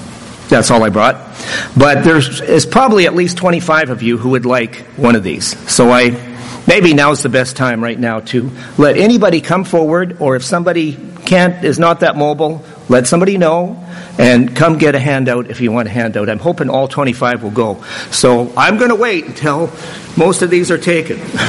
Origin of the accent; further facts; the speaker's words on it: Western Canada, Canada; I'm from Western Canada.